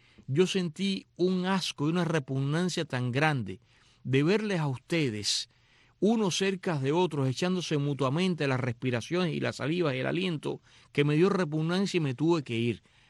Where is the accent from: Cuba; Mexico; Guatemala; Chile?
Cuba